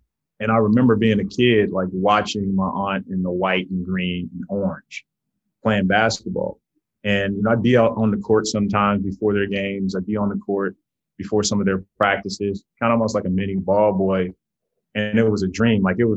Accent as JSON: {"language": "English", "town": "Miami", "region": "Florida", "country": "United States", "tie": "born or raised there", "said": "Growing up in Miami, I played everything though. You know, South Florida is a football hotbed."}